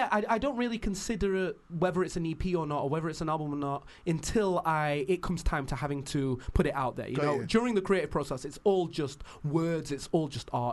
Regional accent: Sheffield, Yorkshire and the Humber, United Kingdom; I was very bitter for a while growing up in Sheffield because, of course, I was allured by the busyness of London

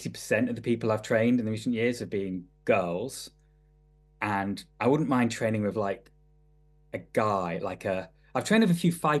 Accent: Manchester, North West England, United Kingdom; mid to late 40s. I grew up in Manchester in the 90s or 80s and 90s.

